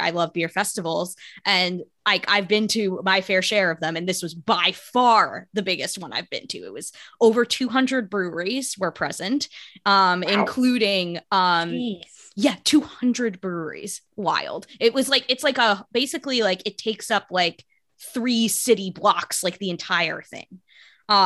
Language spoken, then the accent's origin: English; New Jersey, United States; Some of the breweries that were there included my hometown brewery from where I'm from in New Jersey, which is wild.